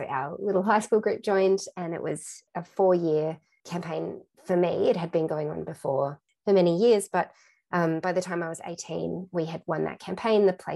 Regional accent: Newcastle, New South Wales, Australia; So I grew up in Newcastle, but we spent a lot of time with my cousins and uncles and aunts and grandparents on their farms in the Hunter Valley

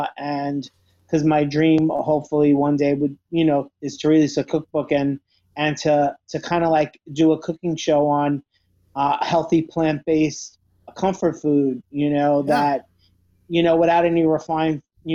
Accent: Brooklyn, New York, United States; I'm like, you know, growing up as an Italian, you know, in Brooklyn, like, everything was surrounded by food

